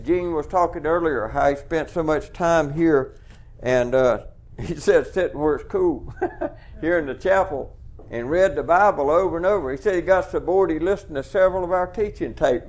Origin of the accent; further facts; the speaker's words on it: Missouri, United States; I'm from Missouri. Show me.